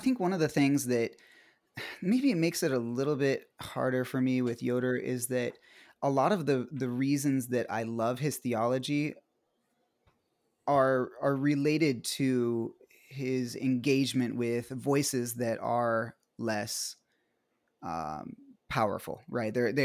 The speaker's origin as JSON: {"language": "English", "country": "Mexico", "tie": "born or raised there", "moved": "yes", "lives_now": "United States", "said": "I feel allegiance to the country where I grew up in Mexico"}